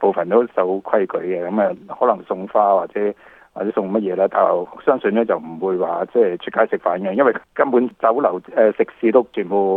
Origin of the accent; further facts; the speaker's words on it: Canada; 咁目前嚟講，我哋加拿大人